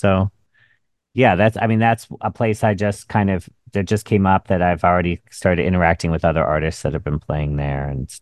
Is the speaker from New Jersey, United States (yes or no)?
no; Cleveland, Ohio, United States; Well, I'm from Cleveland originally.